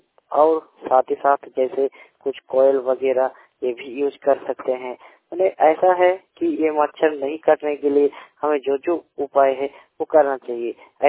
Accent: Bango, Jharkhand, India; मैं पूर्वी सिंहभूम क्षेत्र के पोटका प्रखंड की बांगो गांव का रहने वाला हूं।

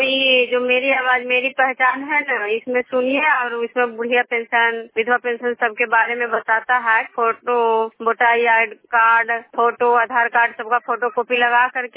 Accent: Nagarnausa, Bihar, India; मैं बिष्णुपुर ग्राम खलगा पंचायत नालंदा जिला ननौसा प्रखंड की निवासी हूँ।

